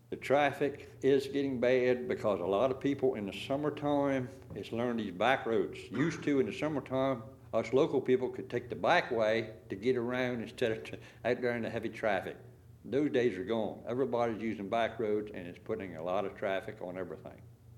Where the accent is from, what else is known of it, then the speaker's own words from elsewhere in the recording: Possum Point, Virginia, United States; I was born and raised in Possum Point. I've been down there most of my life.